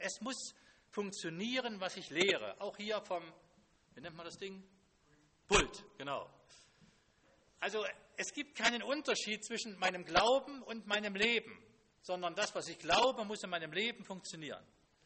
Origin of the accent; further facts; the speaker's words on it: Germany; Das kenne ich noch von früher. Ich bin in der DDR groß geworden.